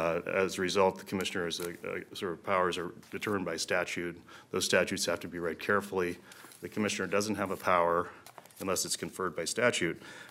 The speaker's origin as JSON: {"language": "English", "town": "Redwood Falls", "region": "Minnesota", "country": "United States", "tie": "born or raised there", "said": "I grew up in Redwood Falls"}